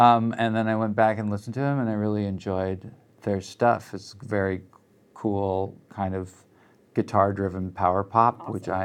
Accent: Montana, United States; because I grew up in Montana, and because as, like, a music fan in Montana growing up

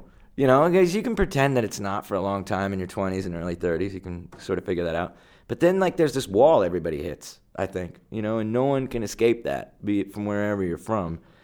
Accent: New Jersey, United States; So I thought to myself, well, me being an American kid from New Jersey, these guys were taking music from here and bringing it back over there

